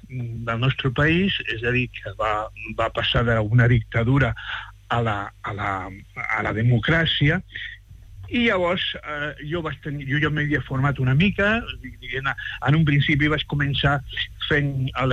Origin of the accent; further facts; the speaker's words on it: Alcalá de Guadaíra, Andalusia, Spain; jo soc d'Andalusia, jo vaig néixer en Alcalá de Guadaira.